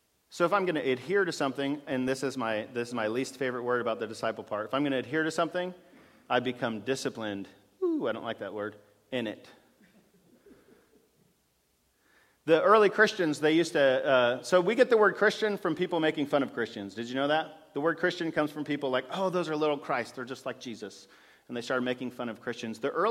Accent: the South, United States; I'm from the South.

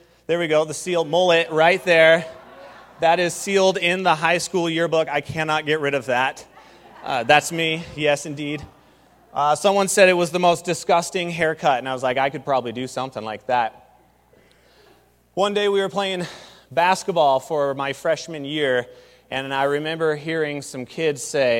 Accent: Cashmere, Washington, United States; now in Seattle, United States; I grew up in Kashmir, population 3,000, and that was just fine with me. But I moved to Seattle

